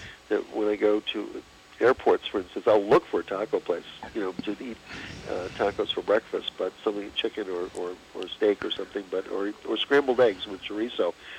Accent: New England, United States; I come from New England, so I had to put a lobster one in.

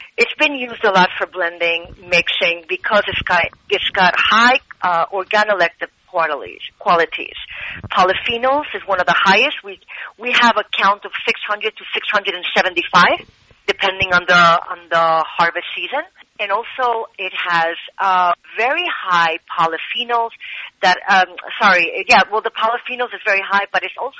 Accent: Madrid, Community of Madrid, Spain; also born or lived in Manhattan, United States / Melilla; I was born in Madrid, but I was raised between Upper West Side Manhattan and Spain, and a little bit of a Moroccan influence in Melilla, North Africa.

